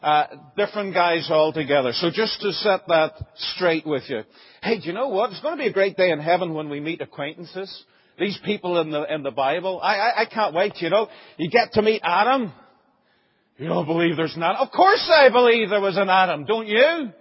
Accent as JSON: {"language": "English", "region": "Northern Ireland", "country": "United Kingdom", "said": "I come from Mahara, Northern Ireland."}